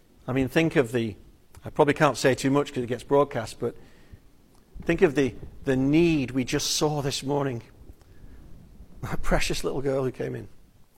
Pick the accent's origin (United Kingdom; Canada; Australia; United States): United Kingdom; I don't know if it's being British, but I think this is a part of prayer we really neglect.